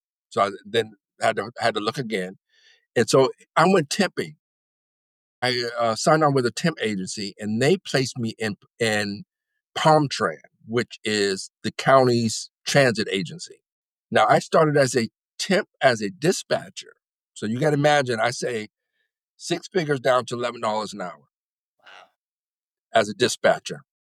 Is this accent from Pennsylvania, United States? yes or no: no; Boston, Massachusetts, United States; now in Florida, United States; I came from Boston. There's tons of industry, computer, telecom.